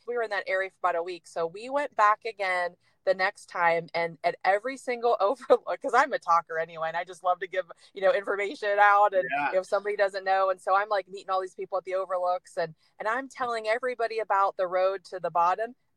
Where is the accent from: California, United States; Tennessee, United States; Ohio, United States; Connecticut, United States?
Ohio, United States; we're from Ohio. We never been to Michigan.